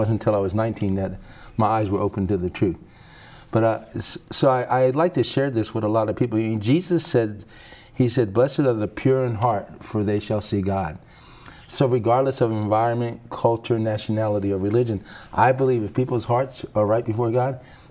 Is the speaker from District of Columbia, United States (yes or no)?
yes; Washington, District of Columbia, United States; Actually in Washington, D.C.